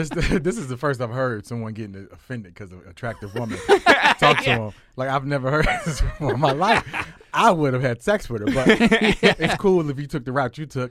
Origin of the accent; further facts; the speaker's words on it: Detroit, Michigan, United States; born and raised in Detroit, man.